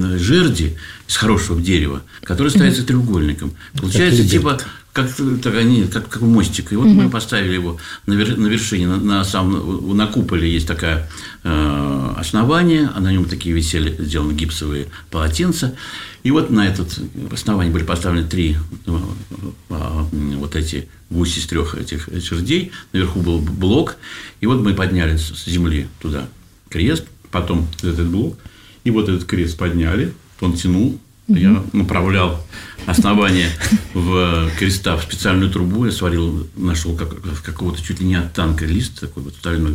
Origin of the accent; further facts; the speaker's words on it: Peterhof, Saint Petersburg, Russia; в Петергофе, там вот в этой церкви, самый красивый, как пряник, вот там был склад картошки.